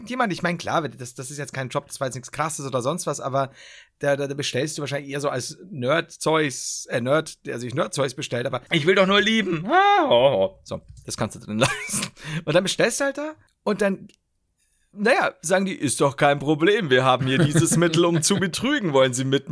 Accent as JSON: {"language": "German", "region": "Bavaria", "country": "Germany", "said": "ich bin aber kein Pfälzer, gell? Oberpfalz ist Bayern, ne? Also ganz wichtig. Ich komme tatsächlich aus Oberpfalz."}